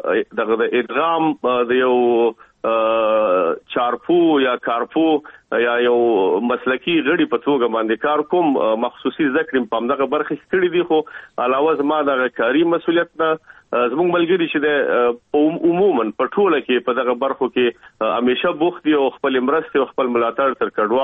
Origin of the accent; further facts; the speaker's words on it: Kabul, Afghanistan; moved away as an adult; په افغانستان کې خو په کابل کې مونږ اوسېدلو، او هلته زما عمر دومره نه و، تقریبا په یوویشت کلنۍ کې زه د افغانستان نه راوتلی یم.